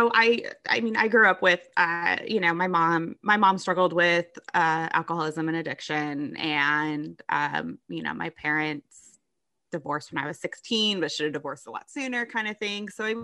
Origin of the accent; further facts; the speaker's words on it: San Jose, California, United States; So I'm from San Jose, which is in the Bay Area.